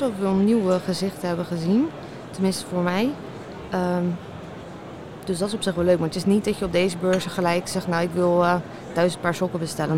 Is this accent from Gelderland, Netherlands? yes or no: no; Groot-Ammers, South Holland, Netherlands; Nee, ik kom uit Grootammers. Ja, dat kent waarschijnlijk niemand. Dat is een heel klein dorpje in de buurt van Schoonhoven, Gouda, een beetje in de buurt.